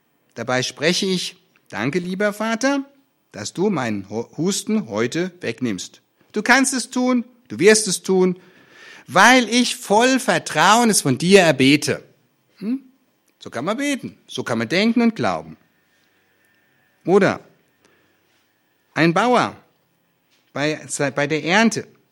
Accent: Alzey, Rhineland-Palatinate, Germany; in meiner Heimatgemeinde in Alzey, weit von hier weg

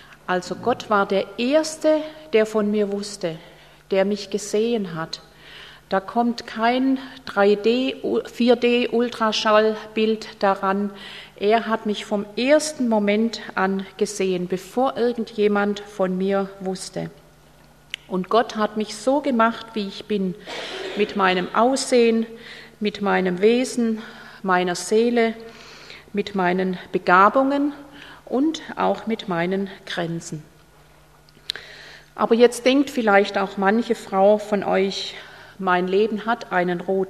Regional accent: Stuttgart, Baden-Württemberg, Germany; Ich komme ja aus Stuttgart

